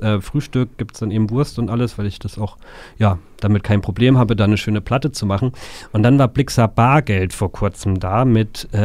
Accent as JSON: {"language": "German", "town": "Coburg", "region": "Bavaria", "country": "Germany", "said": "Und ich komme ursprünglich aus Coburg und mir war schon die Nähe noch zu Hause oder zu meinem Zuhause damals wichtig."}